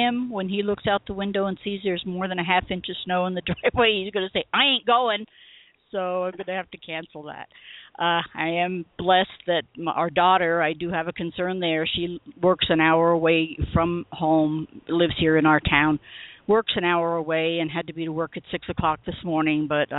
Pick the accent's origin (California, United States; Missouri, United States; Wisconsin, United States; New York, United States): New York, United States; also born or lived in Adirondacks; now in Colorado, United States; I grew up out on the South Shore of Long Island, but spent a lot of my childhood in upstate New York in the Adirondack country because my dad was from there